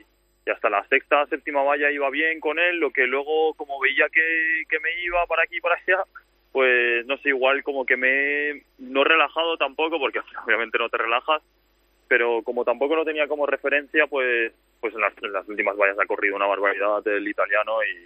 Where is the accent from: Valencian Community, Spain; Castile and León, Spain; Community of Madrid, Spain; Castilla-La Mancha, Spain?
Valencian Community, Spain; Bellreguard; Sí, bueno, sí, soy de Bellreguard, lo que entreno en Gandía.